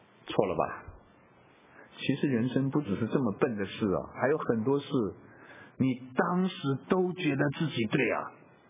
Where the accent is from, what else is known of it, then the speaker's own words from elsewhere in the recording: China; 我们中国人呢，不太有这个罪的概念，你知道？